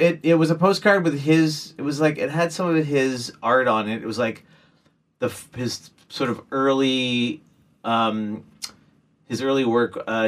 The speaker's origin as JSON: {"language": "English", "town": "Guelph", "region": "Ontario", "country": "Canada", "tie": "born or raised there", "lives_now": "Toronto, Canada", "said": "played in lots of bands in my hometown of, Guelph, Ontario, Canada."}